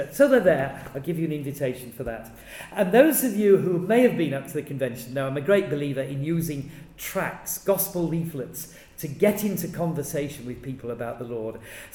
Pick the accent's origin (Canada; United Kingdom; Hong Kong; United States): United Kingdom; Yorkshire and the Humber; I come from Yorkshire, which is in the northeast of England.